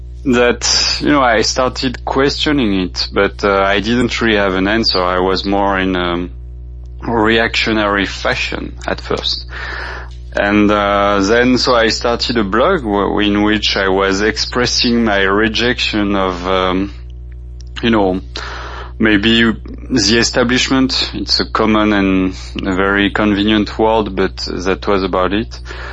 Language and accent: English; Lyon, Auvergne-Rhône-Alpes, France; No, I actually I grew up in Lyon, which depending on you know, the geographical scale is the second or third city in France